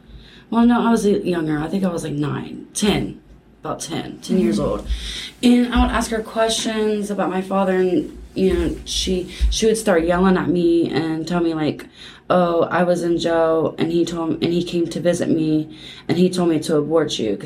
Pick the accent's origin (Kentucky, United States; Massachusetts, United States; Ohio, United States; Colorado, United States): Ohio, United States; Hillsboro; So when I was younger, I'm from Hillsboro, Ohio